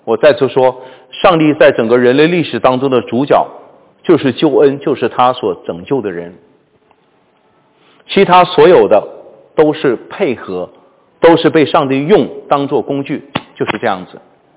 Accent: China; 我们中国人，你倒推老祖宗，你倒推个三代四代，连耶稣这个名字都没听过

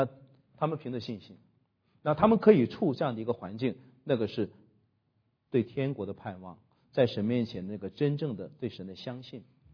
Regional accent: China; 吃东西啊是我们中国人的很大一个短板啊

